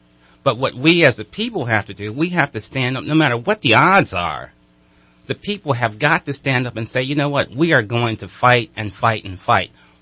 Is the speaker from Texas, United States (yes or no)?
no; Oakland, California, United States; All right, well, you know, I'm from Oakland. I've been in the North State for 12 years.